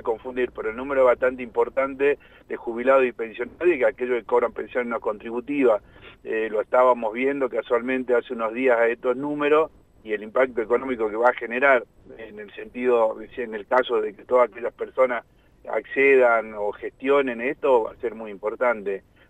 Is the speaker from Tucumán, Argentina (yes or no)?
yes; Tucumán, Argentina; yo soy del interior de Tucumán, me toca recorrer estas tres provincias